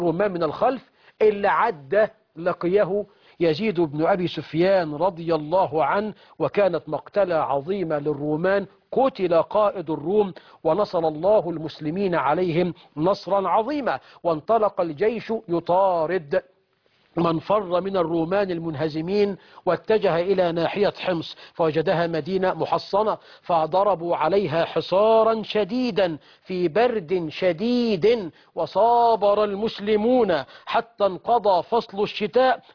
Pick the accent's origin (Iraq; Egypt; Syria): Egypt; بلدنا مصر